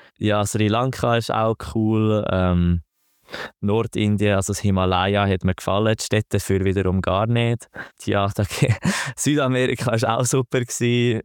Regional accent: Switzerland; wie du sagst, als Schweizer sind wir extrem privilegiert

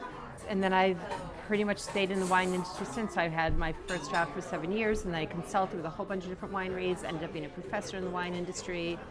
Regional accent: Milwaukee, Wisconsin, United States; I liked. I'm from Milwaukee. I drank beer more than wine.

